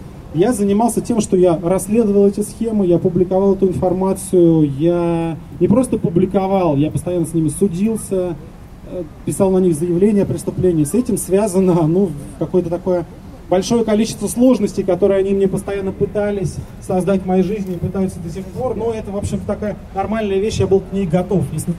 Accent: Moscow, Russia; За эти деньги мы себе, москвичи, можем построить действительно европейское качество жизни.

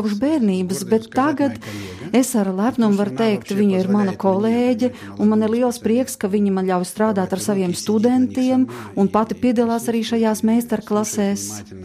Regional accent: Kharkiv, Kharkiv Oblast, Ukraine; born there; Latvian is a second language; Es pats esmu dzimis Ukrainā. Harkovā. Tagad es esmu Šveicis pilsonis.

